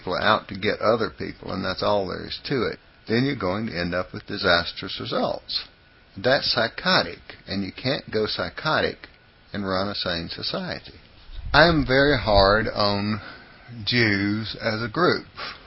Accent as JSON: {"language": "English", "region": "the South", "country": "United States", "said": "And I'm a Southerner."}